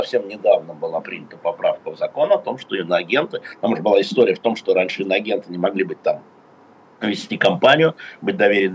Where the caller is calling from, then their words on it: Moscow, Russia; Я говорю из Москвы.